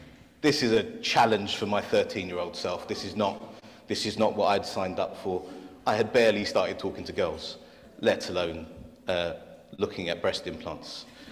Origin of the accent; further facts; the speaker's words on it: Deptford, London, United Kingdom; I was brought up in Broccoli, Deptford, and I had to go through Peckham